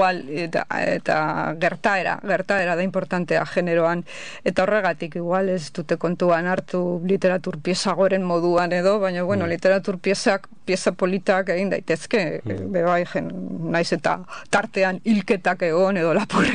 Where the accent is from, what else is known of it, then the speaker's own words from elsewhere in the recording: Portugalete, Basque Country, Spain; born there; now in Bilbao, Spain; bilbotarra zela, zera, jaiotzez portugaletetarra, portugaleten jaio nintz, noin dela urte gehiegi, Bilbon bizinaz, Barakaldon be bizizanaz